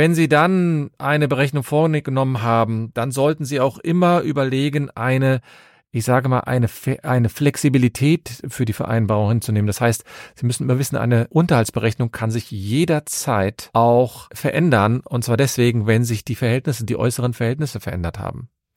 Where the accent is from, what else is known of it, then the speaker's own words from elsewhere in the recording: Cologne, North Rhine-Westphalia, Germany; Ich komme aus Köln und habe meine Kanzlei in Köln.